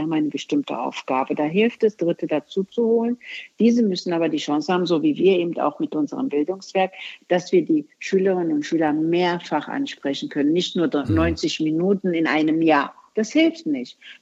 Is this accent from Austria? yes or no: no; Istanbul, Turkey; now in Germany; Und das sage ich ganz ausdrücklich aus der Türkei kommend. Ich bin in Istanbul geboren, ich komme aus diesen Kontexten